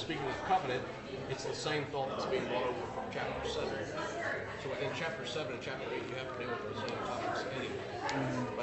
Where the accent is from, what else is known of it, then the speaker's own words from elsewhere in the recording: Georgia, United States; Growing up in Georgia, people weren't just randomly driving through Atlanta every weekend